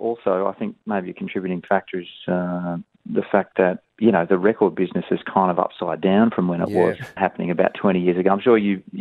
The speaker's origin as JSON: {"language": "English", "country": "Australia", "tie": "born or raised there", "said": "growing up in Australia, really, and those things were very relevant to a young, early 20s kid"}